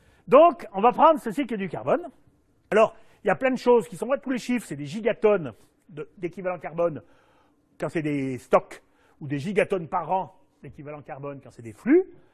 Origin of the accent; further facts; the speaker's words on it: Auvergne-Rhône-Alpes, France; moi je suis un Auvergnat.